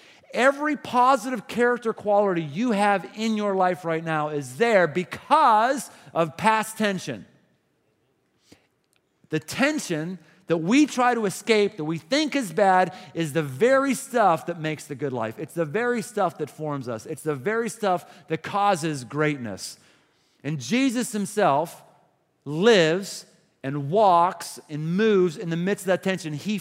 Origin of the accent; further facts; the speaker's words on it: United States; English muffins are too English. I'm American.